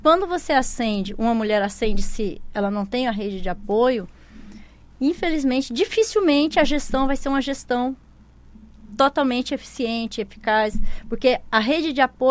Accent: Rondônia, Brazil; born or raised there; also born or lived in Goiânia; now in Roraima, Brazil

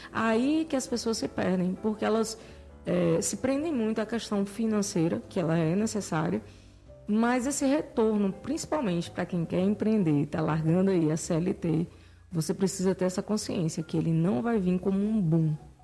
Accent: Itapetinga, Bahia, Brazil; eu sou de Itapetinga, gente, eu não sou de Vitória da Conquista. Vitória da Conquista me abraçou. Eu vim trabalhar aqui no Senac.

